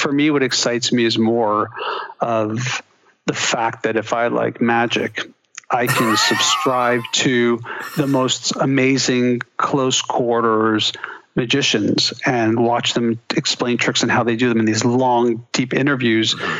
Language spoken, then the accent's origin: English; Montreal, Quebec, Canada; circles back to, you know, growing up in Montreal.